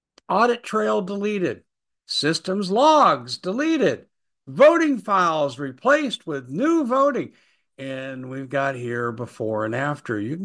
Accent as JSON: {"language": "English", "town": "Aurora", "region": "Colorado", "country": "United States", "tie": "born or raised there", "said": "I'm from Colorado. I grew up in Aurora, where the TDA's taken over apartments."}